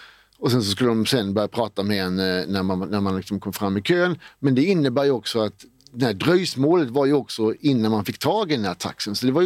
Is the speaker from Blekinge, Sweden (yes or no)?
yes; Blekinge, Sweden; Jag är från Blekinge.